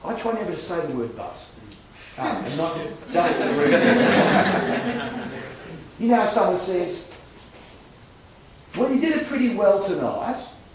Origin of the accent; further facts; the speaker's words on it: Australia; I was speaking from Australian culture. I don't know how the Brits deal with this.